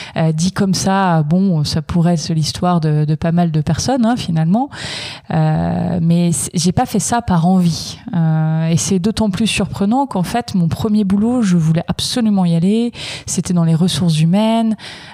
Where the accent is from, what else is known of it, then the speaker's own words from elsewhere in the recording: Hauts-de-France, France; j'ai 34 ans, ça y est, depuis quelques jours. J'ai grandi en Picardie